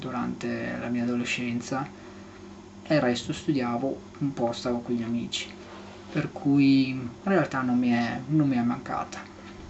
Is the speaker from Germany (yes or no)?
yes; Germany; Italian is a second language; quando parlo inglese si sente tantissimo che sono tedesco, cosa che non si sente invece quando parlo italiano.